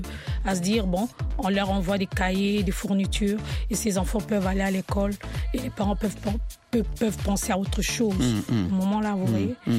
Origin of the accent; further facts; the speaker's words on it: Belgium; même en Belgique, par exemple, d'où je viens, il y a des ONG